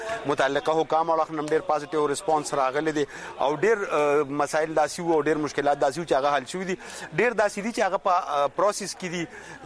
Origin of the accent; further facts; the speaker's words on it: Khyber Pakhtunkhwa, Pakistan; now in Peshawar, Pakistan; زه د وزیرستان نه راغلی یم، دلته په پېښور کې پروت یم